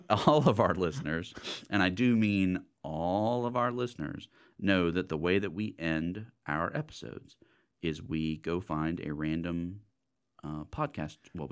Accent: United States; I'm an American male.

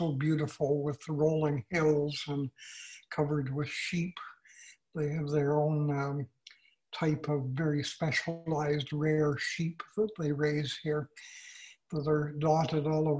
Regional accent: Canada; as Canadian citizens we were not EU citizens

